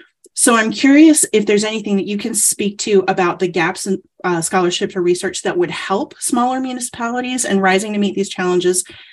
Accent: the South, United States; I'm saying this as a Southerner who moved to the North

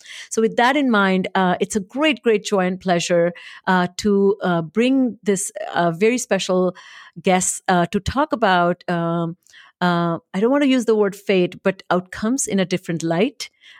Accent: India; now in United States; while I was growing up in India.

